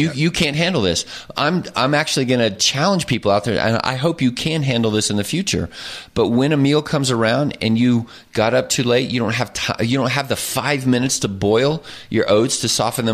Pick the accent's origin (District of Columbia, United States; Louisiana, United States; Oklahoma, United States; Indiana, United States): Oklahoma, United States; and I grew up in Oklahoma. I am an Oklahoman.